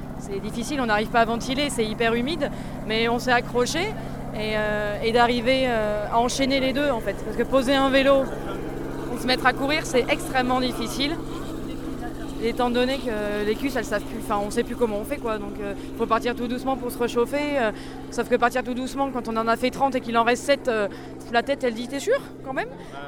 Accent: Nouvelle-Aquitaine, France; on a une petite mascotte qui est un petit mouton basque parce qu'on est du Pays Basque.

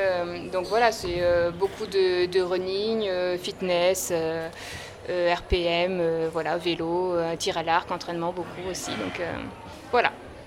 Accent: Chartres, Centre-Val de Loire, France; moi je suis originaire de Chartres, donc j'ai déménagé, mais en fait on est de la même ville, enfin la même commune qui s'appelle Barjouville

